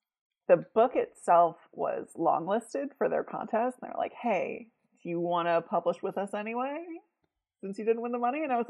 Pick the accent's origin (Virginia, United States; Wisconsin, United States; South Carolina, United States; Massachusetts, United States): Virginia, United States; I grew up in Northern Virginia, so that is familiar territory for me.